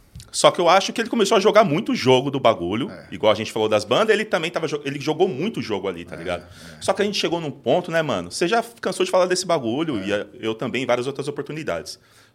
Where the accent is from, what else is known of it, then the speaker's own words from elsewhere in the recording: Osasco, São Paulo, Brazil; Sou de Osasco, virei a esquina, tem uma faixa ali.